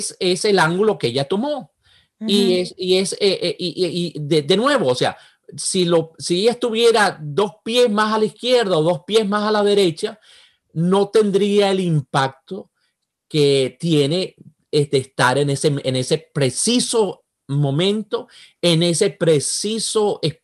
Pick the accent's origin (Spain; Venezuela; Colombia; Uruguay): Venezuela; Spanish is a second language; now in United States; mi acento, a pesar de haber tener tantos años aquí, tener 40 años en este país, wow, mi acento es bastante, bastante pesado